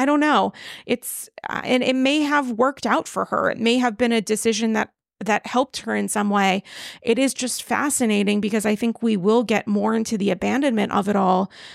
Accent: New York, United States; I really just genuinely, as a New Yorker

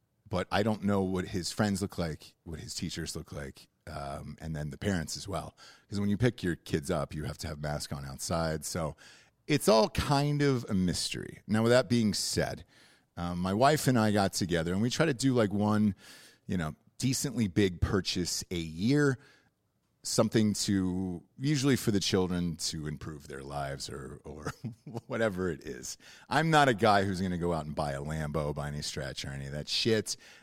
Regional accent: Georgia, United States; And I was like, well, I grew up in Georgia. I think I'm fine with that heat.

